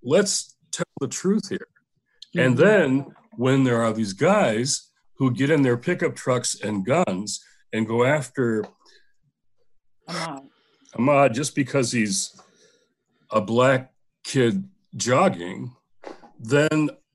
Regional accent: Michigan, United States; I'm from Michigan.

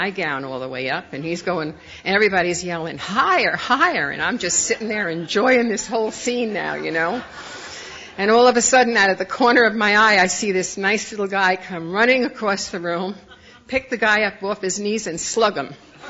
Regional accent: Bronx, New York, United States; I grew up in the Bronx, and it was a great place to grow up.

